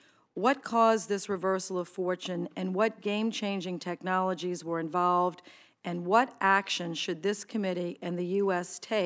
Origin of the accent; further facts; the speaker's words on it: Louisiana, United States; Nowhere is this more evident than in my home state of Louisiana and all along the Gulf Coast